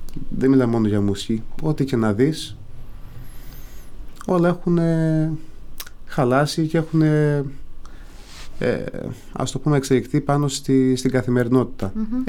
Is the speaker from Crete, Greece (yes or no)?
yes; Zaros, Crete, Greece; Είναι ένα τραγούδι που μιλάει για το χωριό μου, το Ζαρό